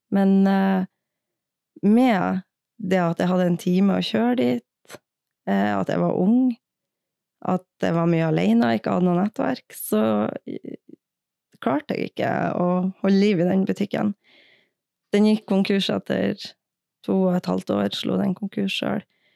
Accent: Mo i Rana, Nordland, Norway; vi er begge fra Mo i Rana. Det er ikke så vanlig for forsvarspar at man er fra samme by, men det er vi.

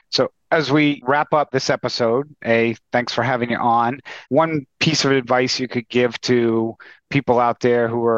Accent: New England, United States; I'll use the Patriots as an example because I'm from New England.

